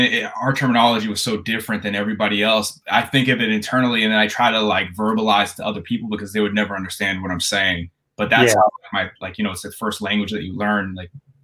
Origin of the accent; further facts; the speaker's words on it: Boston, Massachusetts, United States; I'm from Boston, grew up there, you know, making a good living